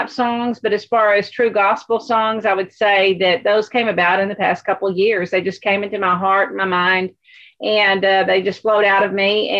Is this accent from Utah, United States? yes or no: no; Texas, United States; We're very proud of being a Texan, you know, as I don't mean pride in a bad way, but I love the wide open spaces and the friendliness.